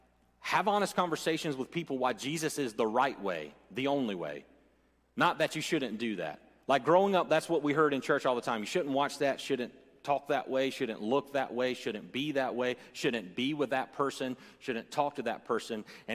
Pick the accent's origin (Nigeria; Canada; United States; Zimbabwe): United States; Bible Belt; And I know growing up in the Bible Belt, that was a big thing then